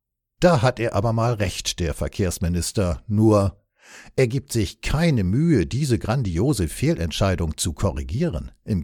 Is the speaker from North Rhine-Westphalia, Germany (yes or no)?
no; Baden-Württemberg, Germany; für den ich mich als Schwabe schäme.